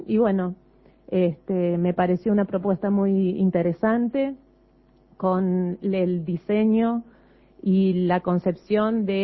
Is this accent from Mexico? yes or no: no; Santa Fe, Argentina; also born or lived in Germany; soy santafesina, hice mi carrera universitaria en Santa Fe. Inicié mis estudios de doctorado en Santa Fe y a mediados de mi doctorado viajé a Alemania a culminar mis estudios de doctorado.